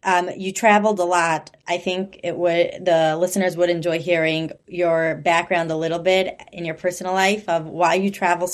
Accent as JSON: {"language": "English", "region": "New York", "country": "United States", "said": "Actually, I'm from New York, but New York and New Jersey"}